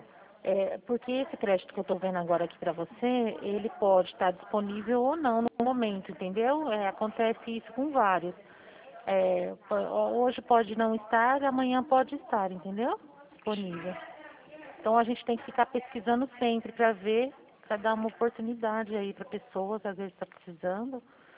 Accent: São Paulo, Brazil; eu sou do estado de São Paulo, regional de Prudente.

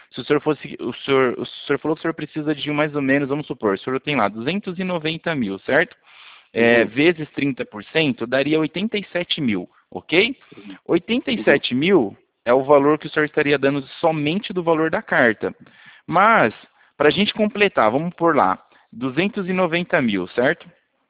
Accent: Brazil; E a gente é brasileiro e a gente sabe que a gente gosta das coisas para ontem

